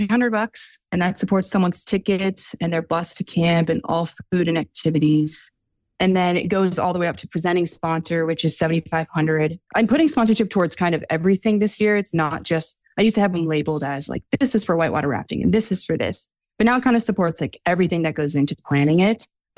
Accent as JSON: {"language": "English", "town": "Seattle", "region": "Washington", "country": "United States", "said": "I'm from Seattle, so hiking anywhere within 2 hours of the city, there's always other groups."}